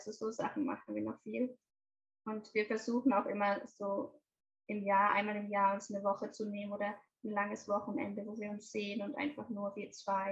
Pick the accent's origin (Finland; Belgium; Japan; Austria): Finland; Wenn ich jetzt irgendwo im Ausland bin, dann sage ich schon gern, ich komme aus Finnland. Ich sage dann nicht, ich bin Finnin, aber ich sage, ich komme aus Finnland.